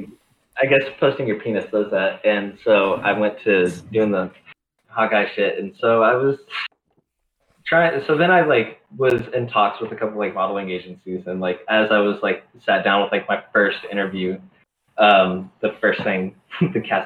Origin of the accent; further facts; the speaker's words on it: Texas, United States; born there; also born or lived in Colorado / Reno, Nevada; now in California, United States; So I was born in Texas and then, like, moved to Colorado, moved to Reno, Nevada, and then moved back to Texas after my parents tricked me back into moving down there.